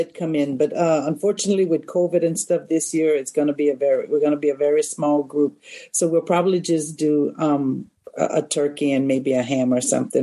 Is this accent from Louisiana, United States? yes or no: yes; Opelousas, Louisiana, United States; I am from Opelousas.